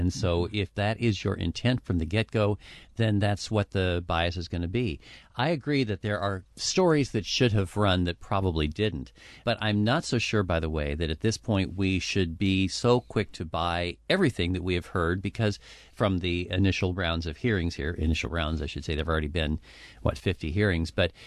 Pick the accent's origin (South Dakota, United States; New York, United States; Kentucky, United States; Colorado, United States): South Dakota, United States; from the Times Union. Grew up in South Dakota. We said things like that. We were people of few words out there.